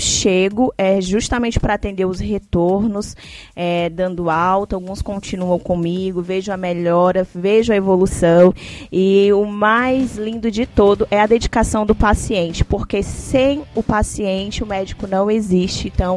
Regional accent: Sena Madureira, Acre, Brazil; eu sou médica, sou de Sena Madureira, filha da Toinho, do Josué.

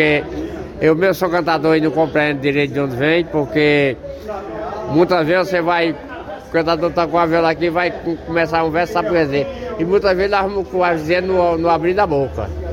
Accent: Paraíba, Brazil; now in Bahia, Brazil; me criei lá na Paraíba e quando cheguei na Bahia, eu me tornei alcoólatra.

